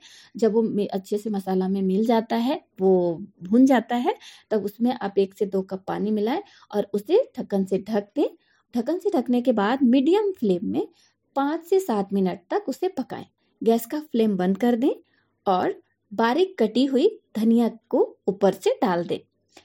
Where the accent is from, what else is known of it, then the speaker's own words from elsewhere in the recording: Chandwa, Jharkhand, India; और मैं झारखंड राज्य की लातेहार जिला के चंदवा प्रखंड के रहने वाली हूँ।